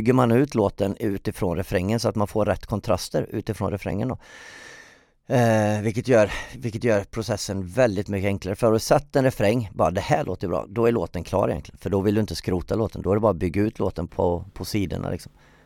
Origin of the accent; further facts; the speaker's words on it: Ulricehamn, Västra Götaland County, Sweden; born there; Jag är född i Ulricehamn så att säga, nära Borås.